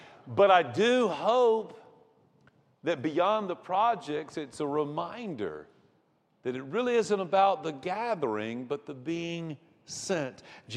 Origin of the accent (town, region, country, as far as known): Georgia, United States; born or raised there